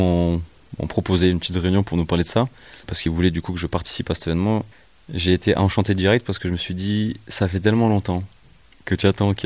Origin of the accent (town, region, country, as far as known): Marcoussis, Île-de-France, France; born or raised there; also born or lived in Martigues